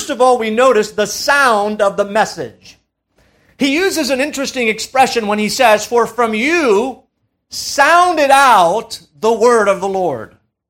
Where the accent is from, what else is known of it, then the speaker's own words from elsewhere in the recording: France; She didn't grow up in France. I did.